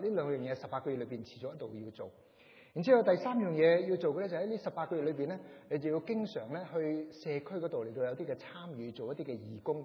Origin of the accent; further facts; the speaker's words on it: China; 我諗我哋中國人都好實際咯